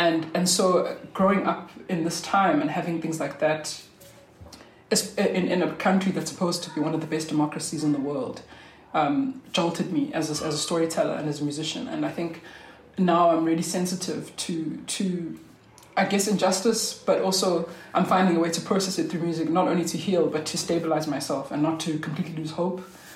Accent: Eastern Cape, South Africa; now in Johannesburg, South Africa; I'm originally from the Eastern Cape, based in Johannesburg at the moment. And I come from a small coastal town where songwriting and story is, you know, almost like a heritage.

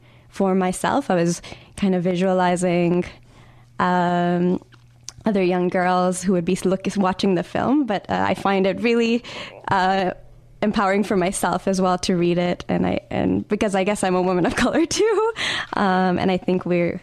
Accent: Montreal, Quebec, Canada; also born or lived in Toronto; Asian artist, poet, community worker, born and raised in Montreal, spent some time in Toronto, moved back because I love the city

